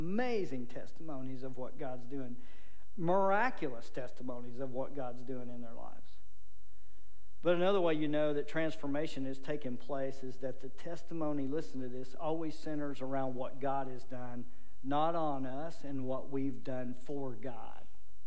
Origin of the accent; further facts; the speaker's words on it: Arlington, United States; I spent my whole life growing up in Arlington.